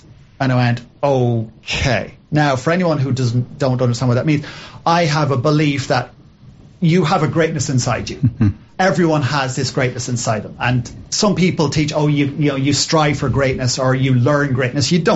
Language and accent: English; Ireland; As an Irishman, I was like, whatever.